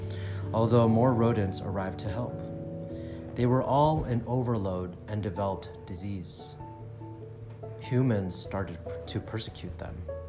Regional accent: San Jose, California, United States; also born or lived in Las Vegas / San Diego; I'm from San Jose, California, and lived in Las Vegas for roughly around 12 years. And I moved to San Diego for 5 years.

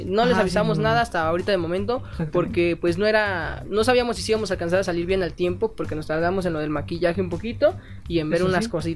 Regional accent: Mexico; Y pues yo creo que como mexicanos, nosotros vemos este tema de la muerte muy normal, ¿no?

